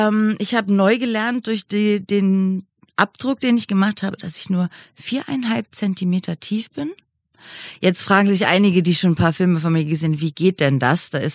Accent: Berlin, Germany; born there; Bin jetzt 35 Jahre alt und geboren in Berlin und wohne immer noch in Berlin, eine aussterbende Spezies, würde ich fast behaupten.

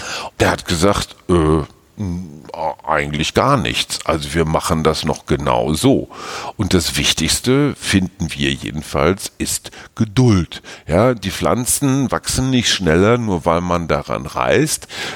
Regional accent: Münster, North Rhine-Westphalia, Germany; Das zeigt, du hast irgendwie einen Schweizer Hintergrund, der ist aber quasi angelernt, weil wir stammen beide aus Münster.

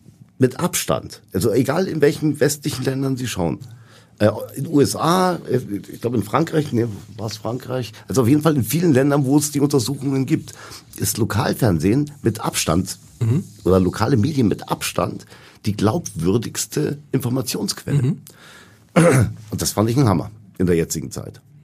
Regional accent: Munich, Bavaria, Germany; Und ich bin in München geboren, aufgewachsen und musste mich dann irgendwie, damals musste man sich noch entscheiden für eine Staatsbürgerschaft.

